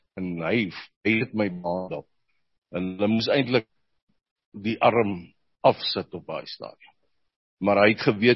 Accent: Pretoria, Gauteng, South Africa; also born or lived in Warmbad; Nee, ek is in Warmbad gebore. Drie broers. Ons is drie broers. Daar gebly vir 'n paar jaar en toe is ons Pretoria toe.

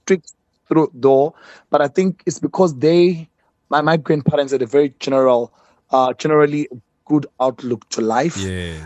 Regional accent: Bulawayo, Zimbabwe; I was born in Bulawayo, Zimbabwe.

